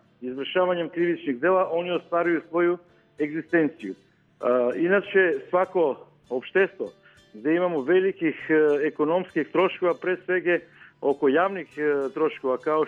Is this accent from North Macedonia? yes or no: yes; North Macedonia; kod nas u Makedoniji